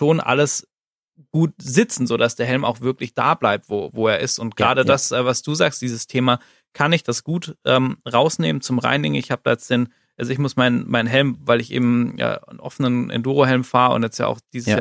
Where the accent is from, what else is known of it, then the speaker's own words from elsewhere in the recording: Southern Germany, Germany; Der Motorradladen, so aus meiner alten Heimat Süddeutschland